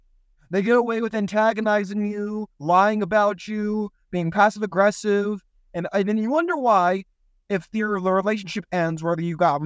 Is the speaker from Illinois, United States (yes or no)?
no; California, United States; But let me tell you, growing up in Silicon Valley, one of the girls I went to high school with, her mom was the CEO of Apple, okay?